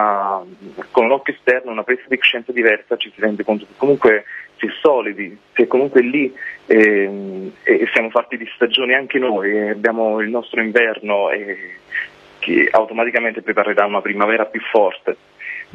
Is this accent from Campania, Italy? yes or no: yes; Siano, Campania, Italy; Il disco io l'ho fatto nel mio paese, a Siano. Io sono di questo paesino in provincia di Salerno.